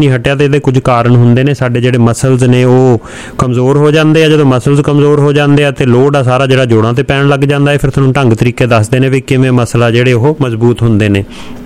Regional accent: Punjab, India; ਅਸੀਂ ਪੰਜਾਬ ਤੋਂ ਆਏ ਹਾਂ, ਸਾਡਾ ਜਿਹੜਾ ਦਿਲ ਆ ਉੱਥੇ ਹੀ ਪਿਆ ਹੁੰਦਾ

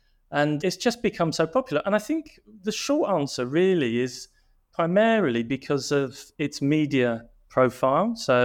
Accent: London, United Kingdom; now in Manchester, United Kingdom; I was trained as an interior designer, both at degree level and master's level as well, both in Manchester of all places, although I'm from London.

